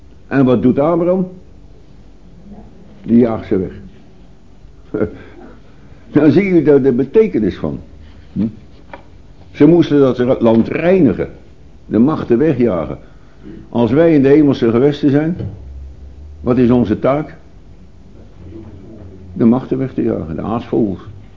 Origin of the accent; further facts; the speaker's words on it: Limburg, Netherlands; Zoals iemand bij ons in Limburg ook een Hollander kan genoemd worden.